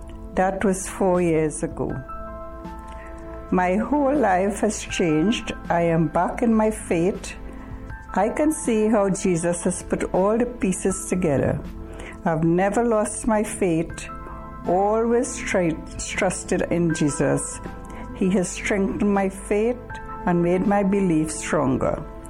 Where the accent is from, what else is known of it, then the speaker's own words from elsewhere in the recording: Trinidad & Tobago; I was born in Trinidad into a Hindu family. I grew up in a small community where there was a very diversified religious culture.